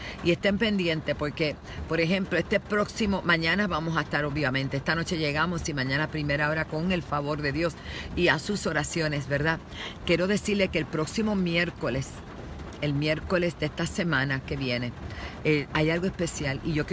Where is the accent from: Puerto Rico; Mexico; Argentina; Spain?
Puerto Rico; Pero ya esta tarde salgo para mi tierra, Puerto Rico